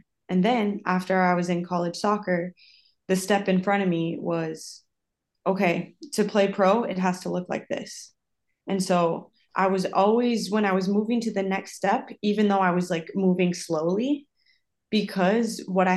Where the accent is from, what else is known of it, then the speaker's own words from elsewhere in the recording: Minnesota, United States; also born or lived in South Dakota, United States / Costa Rica / Iceland / Sweden; I'm originally from Minnesota. Went to school at South Dakota State.